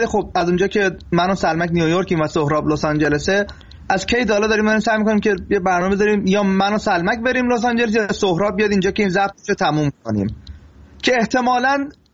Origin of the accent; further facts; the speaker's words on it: Iran; moved away; از ایران مهاجرت کردم